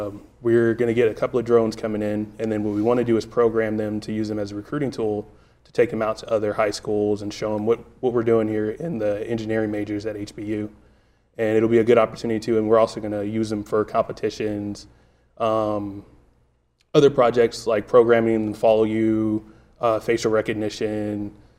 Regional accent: Houston, Texas, United States; I'm from Houston.

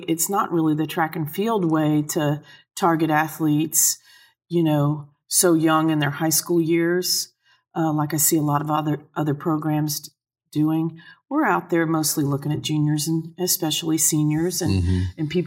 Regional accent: Midwest, United States; I'm from the Midwest. I think people are more open.

